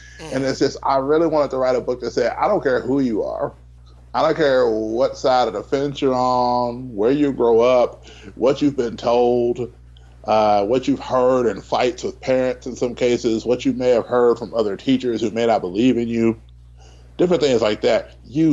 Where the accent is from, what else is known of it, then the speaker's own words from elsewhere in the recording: Tennessee, United States; especially in my hometown in Tennessee, I was looked at as, well, he's never going to quite be like us.